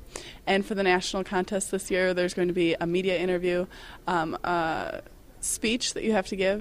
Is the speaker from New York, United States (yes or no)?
no; La Crescent, Minnesota, United States; from La Crescent, M